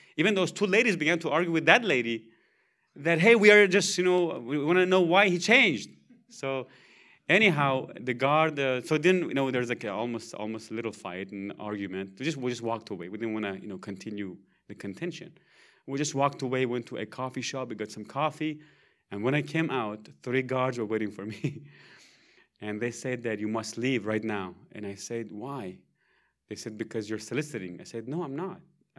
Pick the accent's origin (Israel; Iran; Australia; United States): Iran; I'm from Iran originally. And they asked me, if you're a Muslim, I said, I used to be. I'm a Christian now.